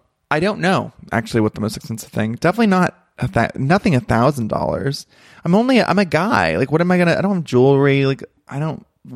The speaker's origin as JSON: {"language": "English", "town": "Ventura", "region": "California", "country": "United States", "said": "you know, I'm from Ventura and I was raised in a walk-in closet. And so there, I am kind of blue collar"}